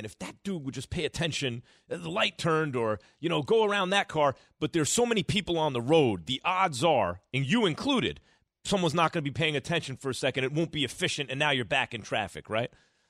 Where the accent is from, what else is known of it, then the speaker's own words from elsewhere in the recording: New York, United States; The only time we even played a tackle football in New York, like growing up in New York, is like when it snowed.